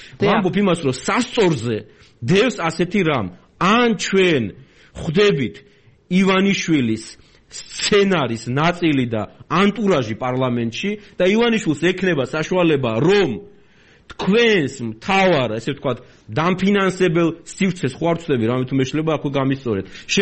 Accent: Batumi, Adjara, Georgia; ბათუმელი ვარ, დავიბადე, გავიზარდე, ამდენი წელი იქ ვცხოვრობ

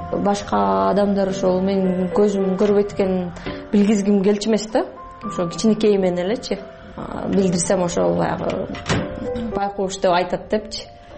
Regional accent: Issyk-Kul Region, Kyrgyzstan; Мен өзүм негизи көлдө төрөлүп өскөм. Жети Өгүз районунда

